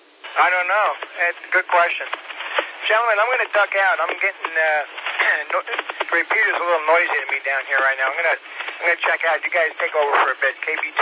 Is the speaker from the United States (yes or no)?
yes; New York, United States; I grew up in New York, so I'm used to traffic.